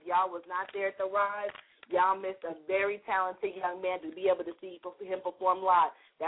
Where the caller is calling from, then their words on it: Lakeland, Florida, United States; I'm calling from Lakeland.